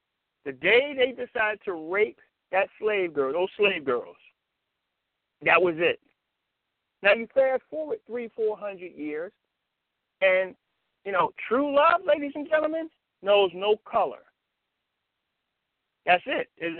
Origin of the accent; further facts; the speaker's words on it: Philadelphia, Pennsylvania, United States; Philadelphia, where my hometown, has one of the highest on the planet